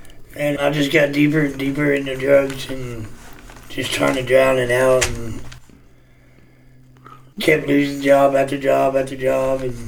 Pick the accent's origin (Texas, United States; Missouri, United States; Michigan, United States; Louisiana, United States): Missouri, United States; West Plains; born there; I was born in 1974 in West Plains, Missouri. I grew up in and out of church and always believed in God